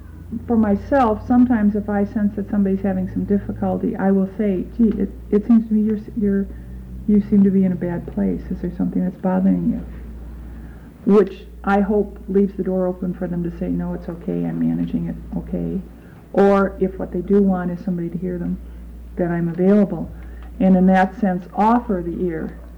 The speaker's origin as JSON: {"language": "English", "town": "Milwaukie", "region": "Oregon", "country": "United States", "said": "I'm from Milwaukee, Oregon, which is a suburb of Portland."}